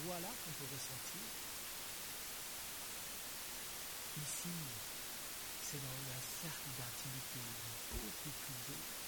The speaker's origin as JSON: {"language": "French", "country": "Switzerland", "tie": "born or raised there", "said": "Alors que j'avais 16-17 ans, je me souviens avoir participé à un camp de ski et j'ai grandi en Suisse."}